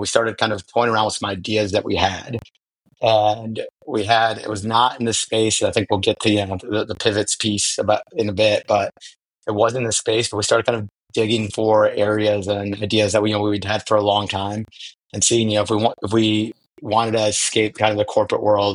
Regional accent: Chicago, Illinois, United States; I grew up in Pilsen, for those who are familiar with Chicago, and Guillermo grew up in Little Village.

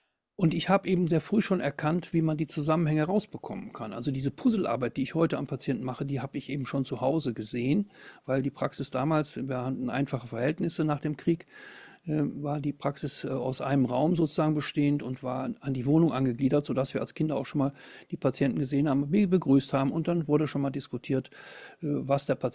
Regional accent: Düsseldorf, North Rhine-Westphalia, Germany; Ich bin ja Rheinländer, aus Düsseldorf.

